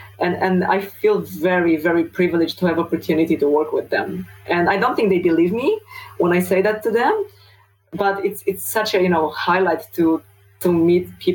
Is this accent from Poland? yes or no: yes; Poland; I was brought up back in Poland translates now into how I perceive world here. And, you know, coming from a small town